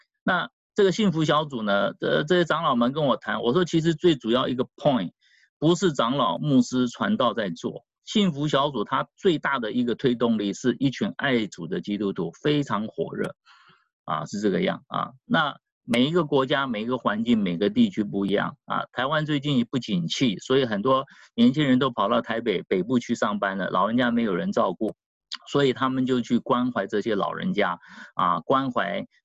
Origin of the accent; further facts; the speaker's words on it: Fuzhou, Fujian, China; 我们福州人